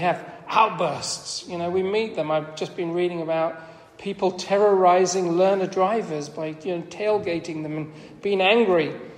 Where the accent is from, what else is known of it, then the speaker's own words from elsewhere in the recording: United Kingdom; "Ooh, we're British, we're not emotional."